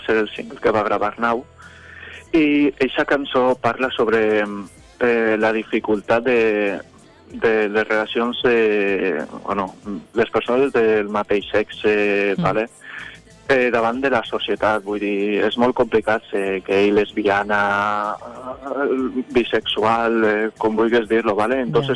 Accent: Benicarló, Valencian Community, Spain; Jo soc de Benicarló

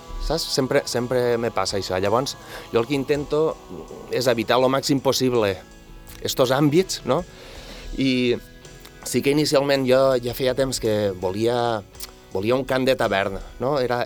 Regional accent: La Ràpita, Catalonia, Spain; jo sóc de la Ràpita, vaig néixer allí i encara estic allí.

